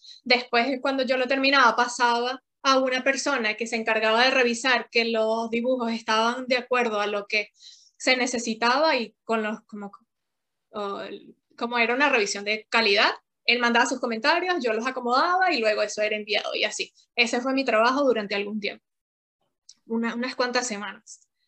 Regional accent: Venezuela; descubre que soy venezolana

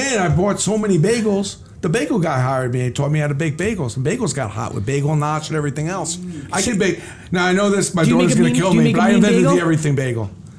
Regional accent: Brooklyn, New York, United States; Grew up in Brooklyn, Kings Highway, Ocean Parkway.

